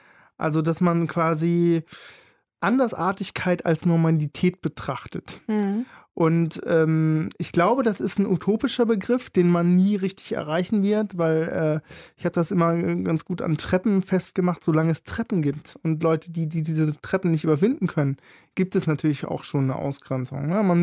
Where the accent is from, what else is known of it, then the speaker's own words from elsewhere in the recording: Berlin, Germany; wir sind Berliner, wir machen das, wir packen